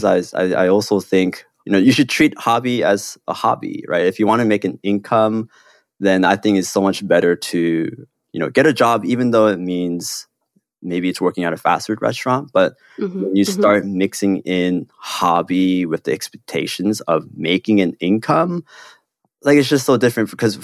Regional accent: South Korea; also born or lived in Hong Kong; I grew up in Korea and Hong Kong, and I have like very stereotypically Korean parents

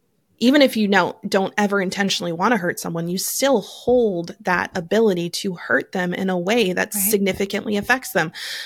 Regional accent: Cincinnati, Ohio, United States; I grew up in Cincinnati.

